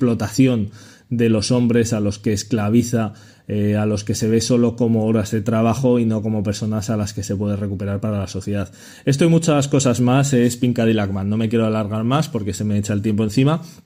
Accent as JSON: {"language": "Spanish", "town": "Zaragoza", "region": "Aragon", "country": "Spain", "said": "en Tudela, Zaragoza, donde vivo, de donde soy"}